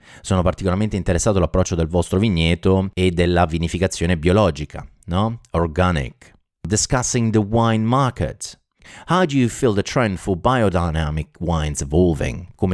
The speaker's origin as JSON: {"language": "Italian", "region": "Abruzzo", "country": "Italy", "said": "Io sono abruzzese, sono in Abruzzo"}